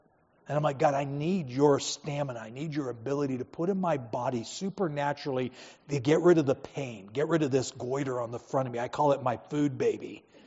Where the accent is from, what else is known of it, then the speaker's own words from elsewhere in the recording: San Diego, California, United States; We grew up in San Diego, love Filipino food.